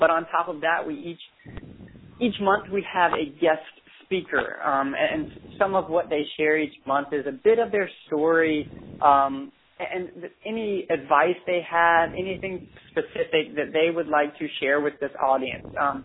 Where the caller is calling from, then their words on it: Florida, United States; I'm calling from Florida after finishing my 13-hour day so at the office